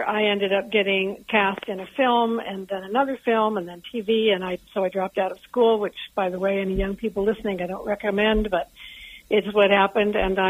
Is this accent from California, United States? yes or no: yes; Potter Valley, California, United States; I was born in Potter Valley in Northern California, then went to Ukiah High School.